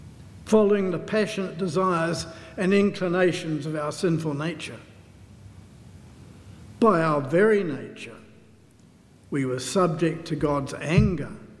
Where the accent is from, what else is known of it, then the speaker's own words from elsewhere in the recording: Whanganui, Manawatū-Whanganui, New Zealand; I was brought up in Whanganui